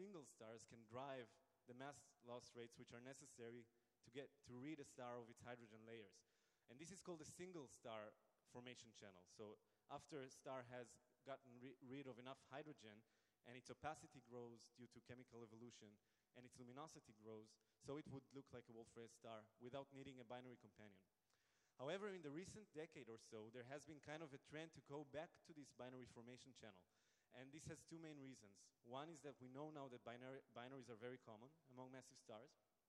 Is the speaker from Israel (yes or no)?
yes; Israel; now in Potsdam, Germany; I'm originally from Israel, hence the name, but I am doing my PhD in the University of Potsdam, Germany